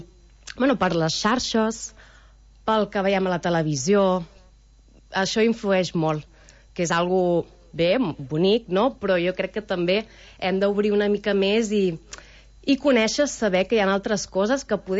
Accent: Ventalló, Catalonia, Spain; jo soc de Ventalló i soc part de l'Associació Cultural

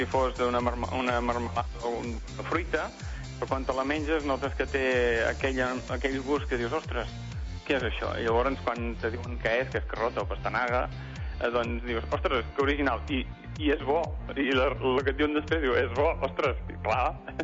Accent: Figueres, Catalonia, Spain; Nosaltres som originals de Figueres.

